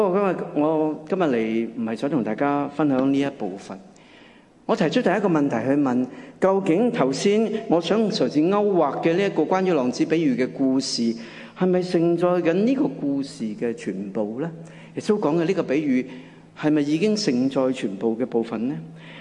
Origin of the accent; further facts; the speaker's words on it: Kowloon, Hong Kong; 我本身来自都是浸信会，来自九龙东部一个屋邨的建立的一间浸信会，在那里长大。